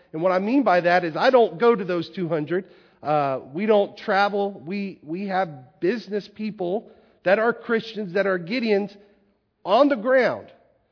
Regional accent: Plant City, Florida, United States; I'm from Plant City. We have a camp in Plant City.

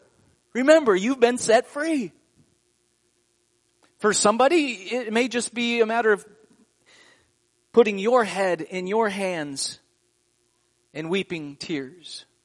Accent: Midwest, United States; I mean, and I'm being from the Midwest. I'm familiar with the weather and stuff like that.

